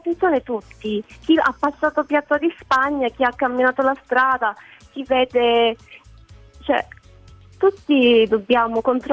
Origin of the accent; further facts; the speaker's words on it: South Korea; Cioè, perché sono coreana